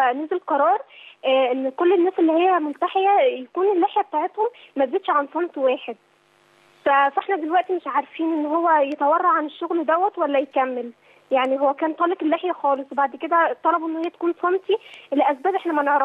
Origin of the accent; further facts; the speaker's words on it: United Arab Emirates; انا من الامارات ومش متاح لي ان انا اسال اي شيخ تاني